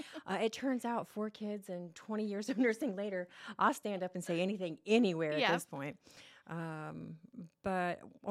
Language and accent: English; Parker, Indiana, United States; also born or lived in Muncie; I grew up in Parker, just down the road.